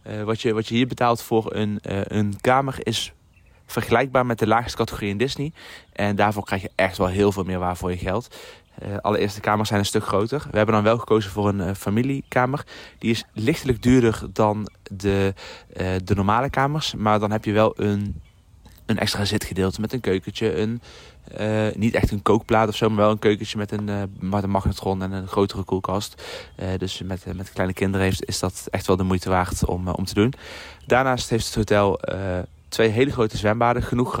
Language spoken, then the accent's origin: Dutch; Netherlands; Dus wij als typische Nederlanders zijn 's ochtends vroeg vanuit onze villa die kant op gereden